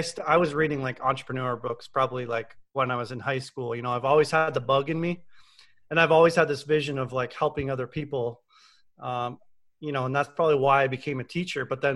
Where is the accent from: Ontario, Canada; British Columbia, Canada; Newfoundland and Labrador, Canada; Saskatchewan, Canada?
Ontario, Canada; Windsor; I'm actually a Canadian guy. So I grew up in Windsor, Ontario, which shares a border with Detroit, Michigan.